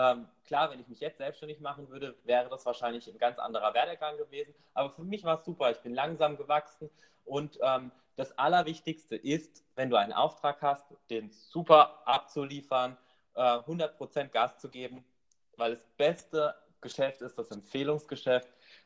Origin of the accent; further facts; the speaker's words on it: Rastatt, Baden-Württemberg, Germany; ich komme ursprünglich aus Rastatt. Und Rastatt ist eine Barockstadt, das heißt, bei uns wird im Schloss geheiratet